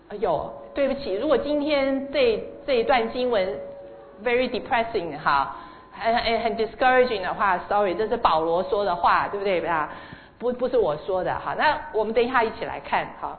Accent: China; 尤其我们从中国来的这个

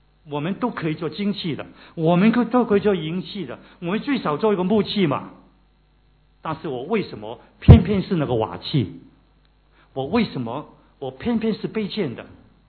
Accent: Guangdong, China; 我们广东人有一句话

